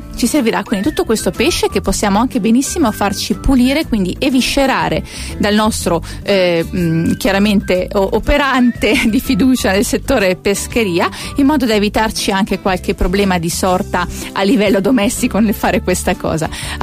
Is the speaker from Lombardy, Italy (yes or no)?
no; Rimini, Emilia-Romagna, Italy; quella che si fa anche nella mia terra, nella mia Rimini, con il pesce ovviamente di pescato fresco e stagionale